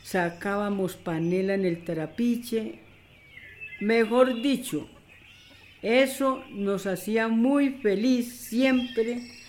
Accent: Antioquia, Colombia; born there; Yo nací en Antioquia, en una finca muy bonita donde cultivábamos mafafa, arroz y otras cosas más.

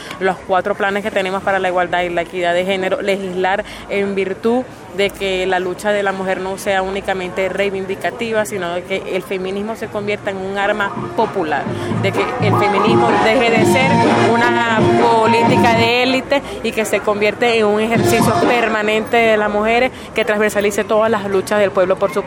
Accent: Valencia, Carabobo, Venezuela; yo soy del sur de Valencia. Un grupo de organizaciones varias, alrededor de 20, postularon mi candidatura para el circuito 5 de Miguel Peña, de donde soy oriunda.

